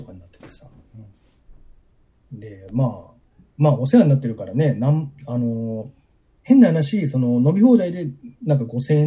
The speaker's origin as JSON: {"language": "Japanese", "town": "Shinjuku", "region": "Tokyo", "country": "Japan", "tie": "born or raised there", "said": "まあ僕、実家新宿ですから。"}